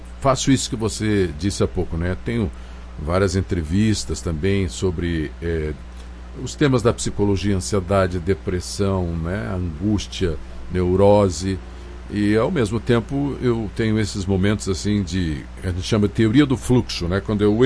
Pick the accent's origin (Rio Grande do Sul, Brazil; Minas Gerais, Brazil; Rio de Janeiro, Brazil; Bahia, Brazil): Rio Grande do Sul, Brazil; Caxias do Sul; also born or lived in Curitiba; Eu morei quando era criança em Curitiba. Depois nós voltamos para Caxias, embora eu tenha nascido na viagem do meu pai lá para o Paraná, né? Eu sou um paranaúcho, na verdade.